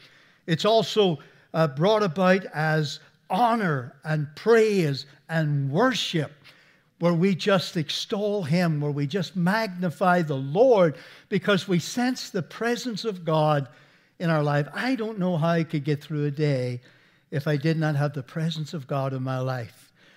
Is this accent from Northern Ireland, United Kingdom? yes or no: yes; Belfast, Northern Ireland, United Kingdom; I'm from Belfast, Northern Ireland